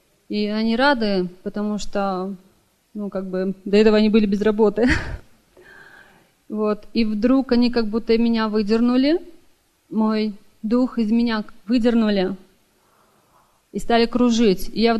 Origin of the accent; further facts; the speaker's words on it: Vancouver, British Columbia, Canada; я из Ванкувера.